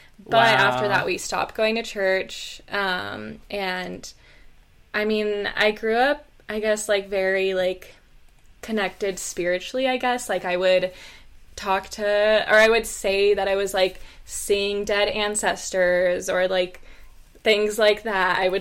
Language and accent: English; Los Angeles, California, United States; In Los Angeles.